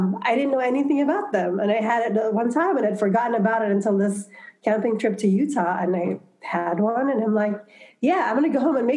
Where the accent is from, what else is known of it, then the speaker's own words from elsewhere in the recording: Philippines; now in United States; I grew up in the Philippines, and I never see these snacks unless I'm in the Philippines